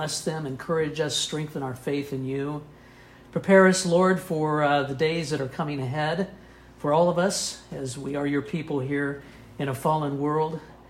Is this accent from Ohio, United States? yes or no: no; Kansas, United States; I grew up in South Central Kansas. That was known as flyover country.